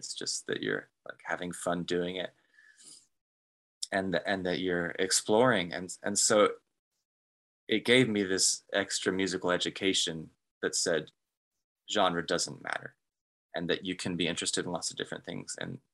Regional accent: Dallas, Texas, United States; also born or lived in Kansas; And it could absolutely have something to do with growing up in Dallas. My family didn't move to Texas until I was 10 years old. Before that, we were in Kansas. So I'm not a Texas native, but all those formative years I spent in Dallas

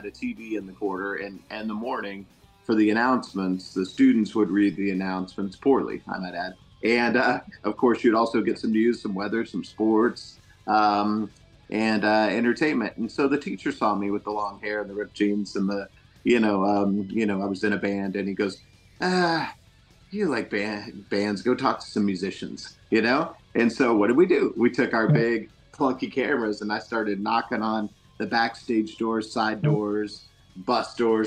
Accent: Clarksdale, Mississippi, United States; born there; Well, I was born in Clarksdale, Mississippi, the home of the blues, and always had music in my blood.

